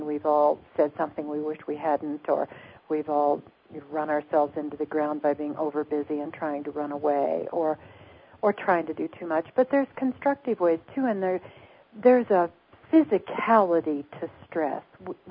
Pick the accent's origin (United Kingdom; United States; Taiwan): United States; Missouri; I have had experiences that I would never have thought that a little girl growing up in Missouri would ever have.